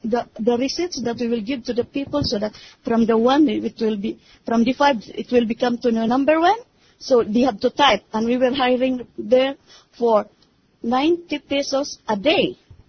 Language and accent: English; Philippines; keep on reading the Bible from cover to cover in a Visayan way, but yet I don't understand because I am a Filipino.